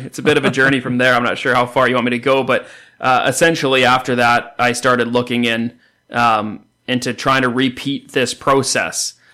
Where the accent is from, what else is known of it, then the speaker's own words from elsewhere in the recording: Canada; as a Canadian